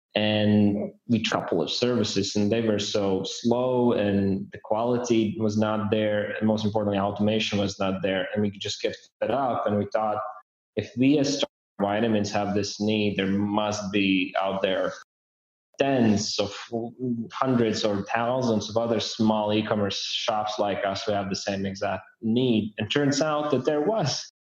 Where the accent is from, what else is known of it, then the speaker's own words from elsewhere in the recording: Riga, Latvia; we all are Latvian, we are from Riga, Latvia, and we come from Draugiem Group. And that's a Latvian name